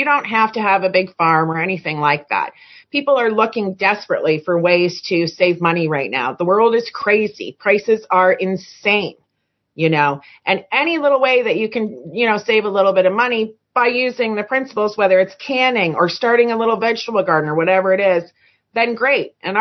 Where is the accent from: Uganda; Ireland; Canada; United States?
Canada; I'm Canadian.